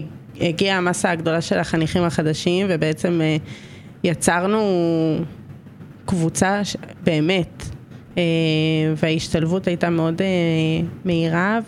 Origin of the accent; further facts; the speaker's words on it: Givatayim, Tel Aviv District, Israel; born there; במקור נולדתי בגבעתיים. אם נלך במונחים שלך, אז תל אביב. סתם, גבעתיים, גבעתיים.